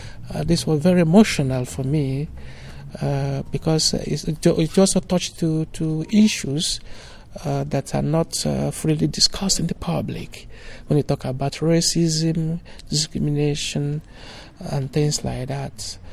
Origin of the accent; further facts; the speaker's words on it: Graz, Styria, Austria; I come from Graz, Austria.